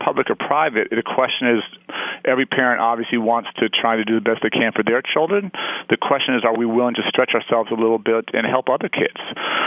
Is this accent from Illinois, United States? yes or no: yes; Chicago, Illinois, United States; in my hometown of Chicago